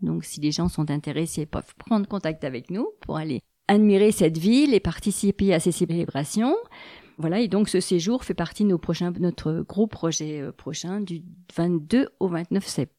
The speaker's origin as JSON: {"language": "French", "town": "Chambéry", "region": "Auvergne-Rhône-Alpes", "country": "France", "tie": "born there", "also_born_or_lived": "Paris", "lives_now": "Briançon, France", "said": "Non, je suis née à Chambéry. J'ai longtemps vécu à Paris. J'ai un petit peu tourné dans la France entière et je suis revenue à Briançon pour la retraite."}